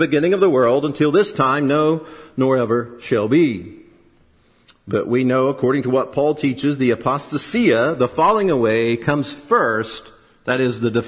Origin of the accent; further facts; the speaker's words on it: United States; I pick on America a lot, because of course I'm American